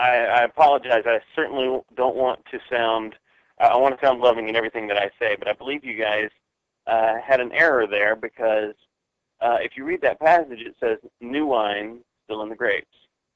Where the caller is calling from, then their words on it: Dahlonega, Georgia, United States; I'm calling from Dahlonega, Georgia.